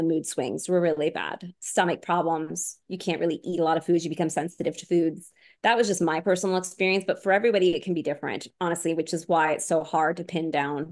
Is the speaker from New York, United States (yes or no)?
yes; Long Island, New York, United States; also born or lived in Florida; so I grew up on Long Island before my family moved to Florida